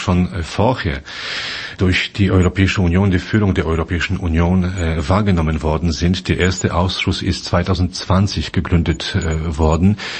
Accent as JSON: {"language": "German", "country": "Poland", "said": "Ich komme aus Polen."}